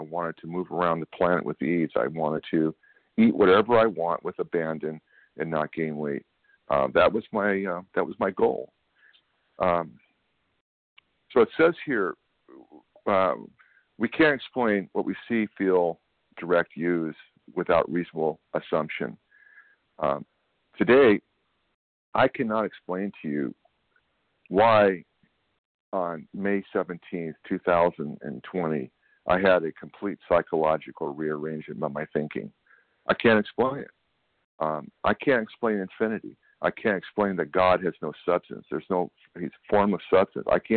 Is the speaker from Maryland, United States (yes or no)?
no; California, United States; I'm from California.